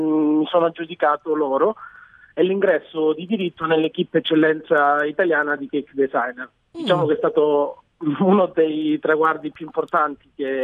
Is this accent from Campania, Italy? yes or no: no; Crotone, Calabria, Italy; Sì, sono calabrese, sono di Crotone.